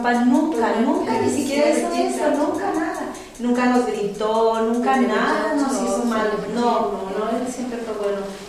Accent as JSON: {"language": "Spanish", "country": "Mexico", "tie": "born or raised there", "said": "Bueno, yo nací en México y yo fui una niña feliz."}